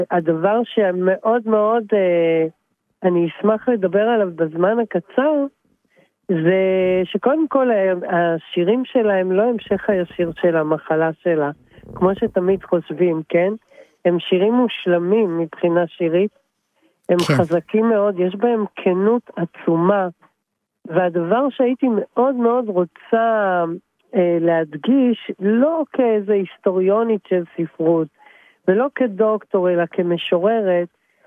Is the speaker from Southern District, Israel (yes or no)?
no; Tiberias, Northern District, Israel; born there; אני נולדתי אגב בטבריה.